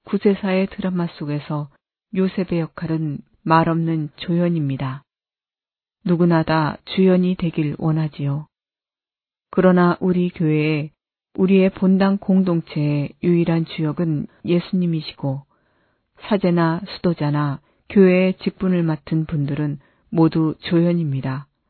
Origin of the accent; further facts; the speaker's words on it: China; Korean is a second language; moved away as an adult; now in South Korea; 저는 중국인이고 무신론자였습니다. 하지만 제가 한국에 오고 나서